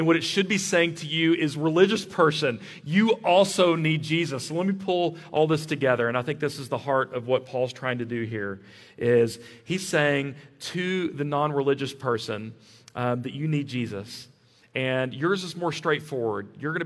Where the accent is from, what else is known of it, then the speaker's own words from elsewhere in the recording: Texas, United States; The fact is I was raised in the Permian Basin, and I've lived here in Midland